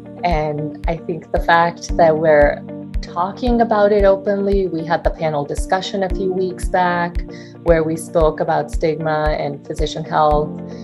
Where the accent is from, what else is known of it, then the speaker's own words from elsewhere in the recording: India; moved away as an adult; now in Tucson, United States; I call Arizona home more than any other place in the world. I was born and raised in India, where I completed my medical school and moved here to Tucson for residency.